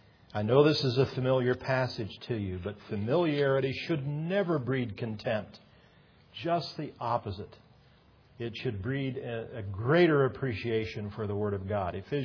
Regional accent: Indianapolis, Indiana, United States; The Lord saved me at the age of 9 at a Christian camp just outside of my hometown of Indianapolis, Indiana.

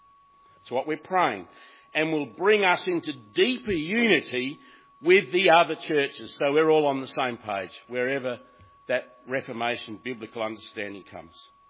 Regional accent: Australia; it's part of being an Australian.

